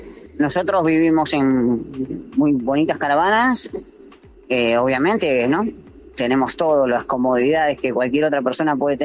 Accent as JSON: {"language": "Spanish", "country": "Argentina", "said": "tenemos ahí 2 colombianos, somos argentinos y somos varios, somos unos 6, 7"}